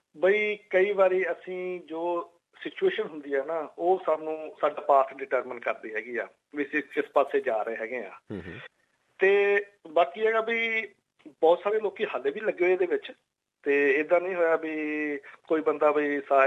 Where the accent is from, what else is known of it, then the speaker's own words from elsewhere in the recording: Punjab, India; moved away; ਕਈ ਬੰਦੇ ਅਸੀਂ ਵੀ ਜਦੋਂ ਪੰਜਾਬ ਤੋਂ ਆਏ ਜਾਂ ਇੰਡੀਆ ਤੋਂ ਆਏ ਹੈਗੇ ਆ